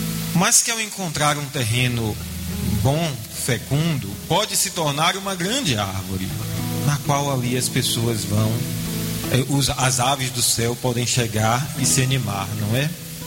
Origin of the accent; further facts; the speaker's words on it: São Sebastião do Passé, Bahia, Brazil; muito menor do que São Sebastião do Passé, a cidade de onde eu venho